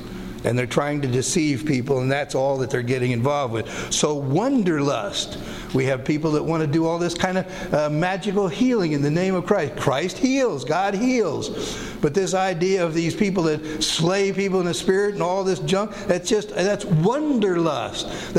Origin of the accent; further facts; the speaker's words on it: Pennsylvania, United States; She was from Oregon. I was from Pennsylvania, and we met in California.